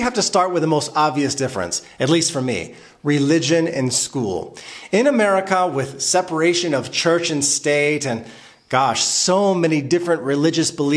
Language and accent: English; United States; now in Poland; I'm an American father of three boys. My wife is 100% Polish and we live here in Poland full time.